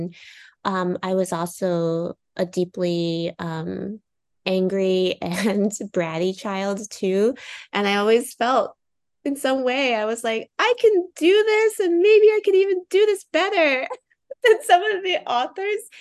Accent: New Jersey, United States; now in Seattle, United States; So I grew up on the Jersey Shore. So I do miss Jersey quite a bit. I'm in Seattle right now. And I've been in Seattle for a chunk of time. But yeah, I grew up in New Jersey, in a little takeout restaurant, and it was a little strip mall

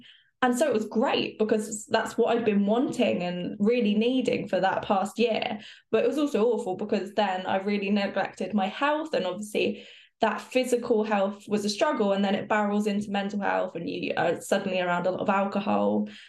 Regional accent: Brighton, South East England, United Kingdom; So I grew up, and I'm still there, just outside of Brighton, about half an hour from Brighton, along the southeast coast.

